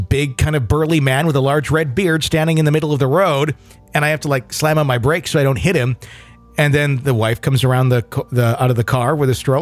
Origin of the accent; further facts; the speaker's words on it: Branson, Missouri, United States; Where are you from? And I said, Branson. They're like, where is that? So it's in Missouri.